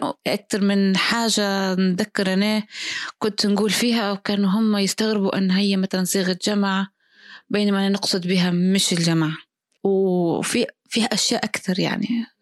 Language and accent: Arabic; Libya; accent: Libyan; بس مش متعودة نغير لهجتي. صعب جدا جدا علي أن نغير لهجتي، ما نشوفش اللهجة الليبية صعبة لينا يعني.